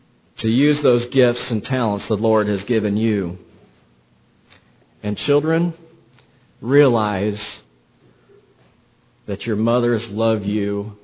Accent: Woodbine, United States; now in Kansas City, United States; You know, growing up in Woodbine, we locked our doors when we went on vacation.

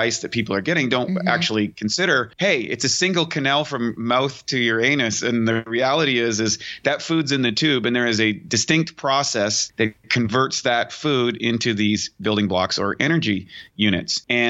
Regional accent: Canada; I was just kind of a kid growing up in Canada.

